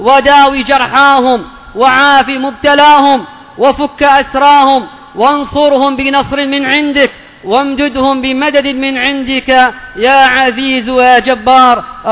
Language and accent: Arabic; Yemen